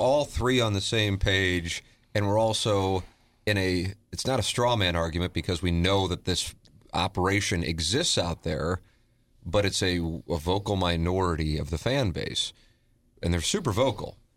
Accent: New York, United States; Is being a New Yorker, but I don't hate the Cubs

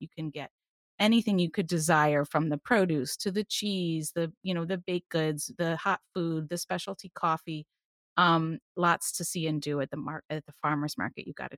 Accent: Massachusetts, United States; You know, I'm not even a native New Yorker. I grew up in Massachusetts, but you know, when I moved here, I realized just how much there is to offer

